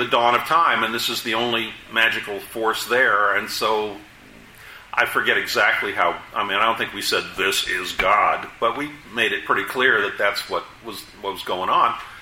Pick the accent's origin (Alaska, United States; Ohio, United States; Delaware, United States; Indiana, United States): Indiana, United States; My family, I'm from Indiana, which is south of Chicago.